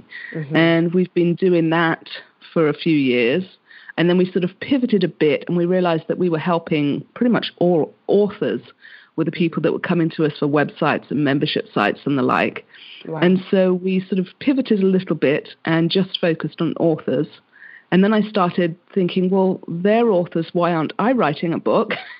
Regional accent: Hong Kong; moved away as an adult; also born or lived in England; I was born in England and then I moved over to Hong Kong when I was about sort of 7 or 8. And so I did pretty much all my schooling over there. And then I went back to England for university.

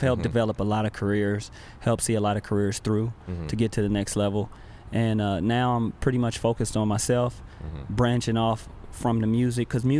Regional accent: Watts, California, United States; I'm Korean, obviously, that you can tell, and I created Urban Pitch. … I'm born and raised in Watts, California.

